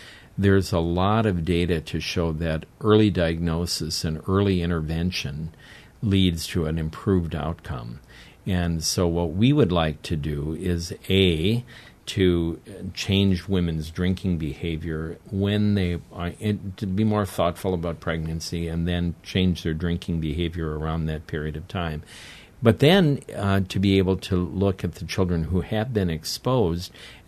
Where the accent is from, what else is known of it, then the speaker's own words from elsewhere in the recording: South Dakota, United States; Well, we're from South Dakota. Well, and, you know, we're nice folks.